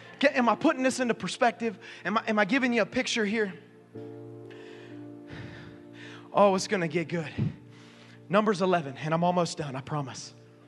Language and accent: English; Okeechobee, Florida, United States; I'm from Okeechobee. Many of you know that. And in high school, in Okeechobee, we have three places to shop.